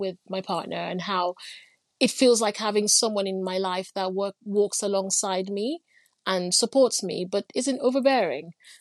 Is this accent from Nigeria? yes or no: yes; Nigeria; I grew up in Nigeria, but in the city, and everything was very city life in Nigeria.